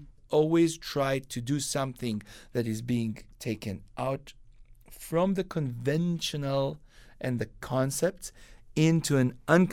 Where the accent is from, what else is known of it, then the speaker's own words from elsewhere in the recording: Israel; I grew up in Israel. I was born in Israel, and I was born in a kibbutz.